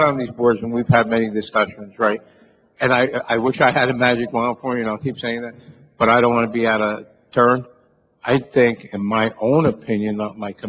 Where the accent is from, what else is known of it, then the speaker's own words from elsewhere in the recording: Nutley, New Jersey, United States; I'm from Nutley, not Bellevue. You said us Bellevue guys. I grew up in Nutley, but whatever.